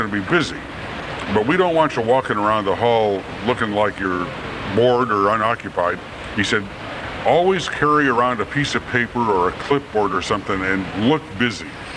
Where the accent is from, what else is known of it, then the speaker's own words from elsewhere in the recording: Napoleon, North Dakota, United States; After I'd been there about 3 weeks, my hometown newspaper showed up. My dad ran the Napoleon Homestead in Napoleon, North Dakota.